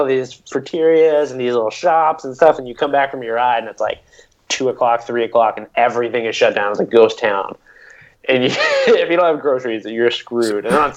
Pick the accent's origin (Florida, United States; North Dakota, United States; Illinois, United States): Florida, United States; because I'm not from New England, I'm from Florida